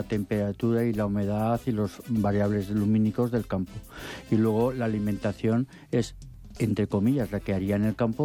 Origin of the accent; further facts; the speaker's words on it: Ejea de los Caballeros, Aragon, Spain; Incluso en Egea, que yo soy de Egea